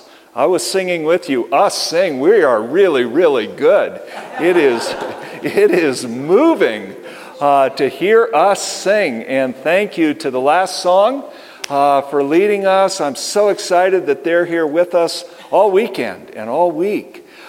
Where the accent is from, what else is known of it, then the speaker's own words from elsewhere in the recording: Plentywood, Montana, United States; born there; And I was born in Plentywood, Montana.